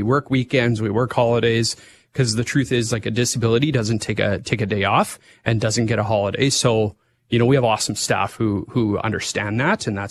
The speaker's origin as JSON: {"language": "English", "town": "Swift Current", "region": "Saskatchewan", "country": "Canada", "tie": "born or raised there", "said": "I grew up in Swift Current and we drove everywhere for everything."}